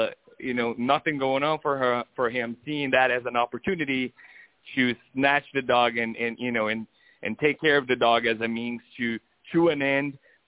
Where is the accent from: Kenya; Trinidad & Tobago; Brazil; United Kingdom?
Brazil; moved away as an adult; now in United States; I'm a Brazilian myself. I was born and raised in Brazil, moved to America more than 10 years ago.